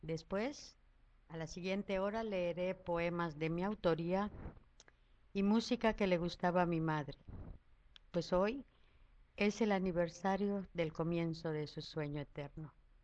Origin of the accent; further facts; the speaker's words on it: Yucatán, Mexico; festividades yucatecas. Algaripola se usa en las vaquerías. Las vaquerías es una fiesta popular de mi tierra linda.